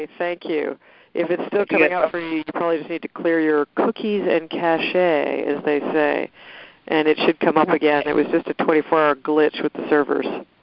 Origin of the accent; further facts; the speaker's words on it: Montreal, Quebec, Canada; born there; I was born in Montreal.